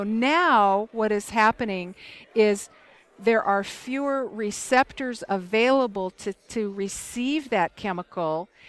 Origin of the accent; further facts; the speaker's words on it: Michigan, United States; So I am from Michigan, and when we leave our garden hoses outside in the wintertime, they become stiff and inflexible.